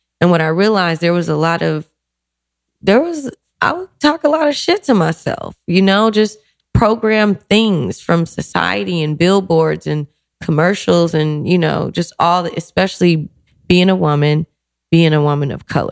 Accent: New Orleans, Louisiana, United States; also born or lived in Los Angeles; Well, I was born in LA, in Crenshaw area, where I lived for a little while. And then my family, my mother, grandmothers, everybody, they're all from New Orleans.

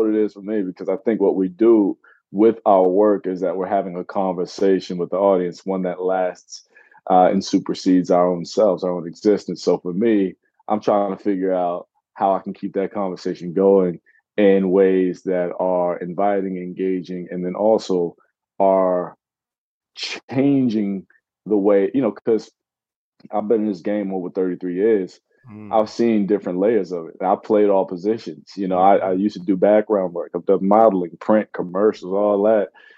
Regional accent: North Carolina, United States; born there; My brother and I, both of our parents were Marines. So we kind of got moved around a little bit. So born in North Carolina. Then we moved.

